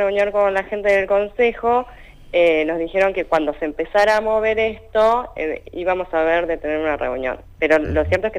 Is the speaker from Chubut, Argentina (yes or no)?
yes; Comodoro Rivadavia, Chubut, Argentina; moved away; yo comparo el cuaderno de mi hija de acá con la gente de Comodoro, que es de donde yo vengo